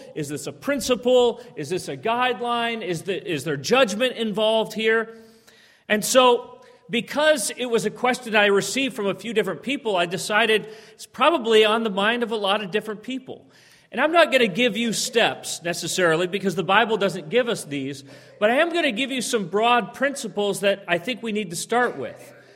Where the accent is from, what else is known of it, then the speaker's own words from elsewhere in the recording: Phoenix, Arizona, United States; I'm from the Phoenix, Arizona area. This is the kind of weather I'm used to.